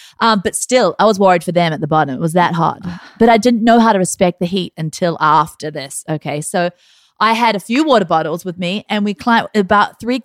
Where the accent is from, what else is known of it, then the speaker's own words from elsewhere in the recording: Australia; Like I grew up in Australia, but it wasn't like this